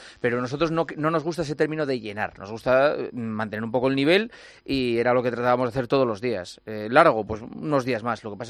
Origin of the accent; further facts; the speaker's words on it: Spain; soy como cualquier español medio, que no va a salir de España